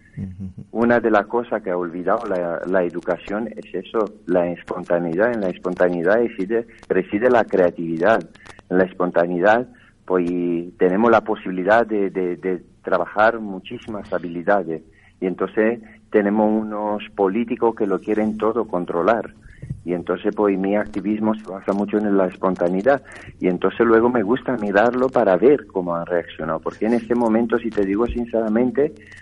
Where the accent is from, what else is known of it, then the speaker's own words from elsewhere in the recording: Romania; Spanish is a second language; now in Spain; La escuela pública de Rumanía lo puso todo para mí, y yo he llegado a la universidad con el hijo del banquero de mi pueblo